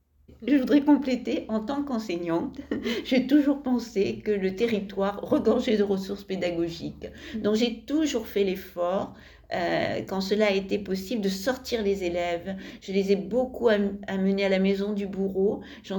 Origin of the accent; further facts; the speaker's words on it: Draguignan, Provence-Alpes-Côte d'Azur, France; Je suis née à Draguignan, donc j'ai passé les 4 premières années de mon enfance à Draguignan. Ensuite, mes parents sont allés habiter au Muy, mais à la campagne. Donc, j'ai été scolarisée à Draguignan.